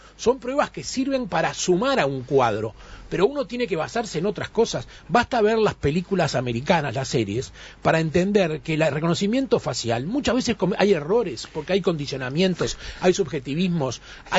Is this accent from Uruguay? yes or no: yes; Uruguay; Como muchos uruguayos, y no solamente yo, queremos que haya un Estado garantista.